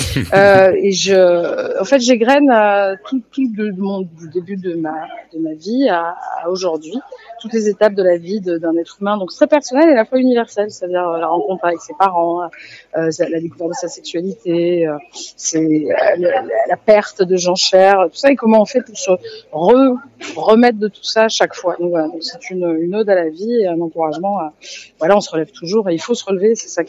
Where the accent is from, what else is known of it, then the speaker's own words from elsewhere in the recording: Marseille, Provence-Alpes-Côte d'Azur, France; J'ai grandi à Marseille.